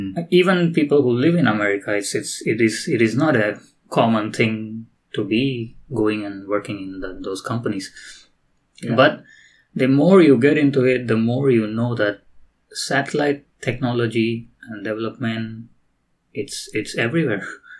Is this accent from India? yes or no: yes; India; So basically, I'm from India.